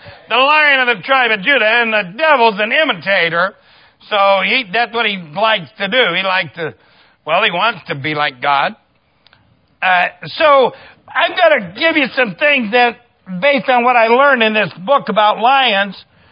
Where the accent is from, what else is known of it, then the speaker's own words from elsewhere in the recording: Ireland; That's an Irish proverb. I'm Irish. I can do that.